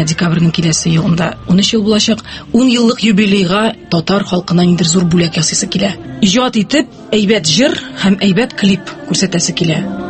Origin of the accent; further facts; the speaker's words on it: Kazan, Tatarstan, Russia; мин Казан кызы. Казанда туып үстем, музыка училищесын тәмамладым иң элек.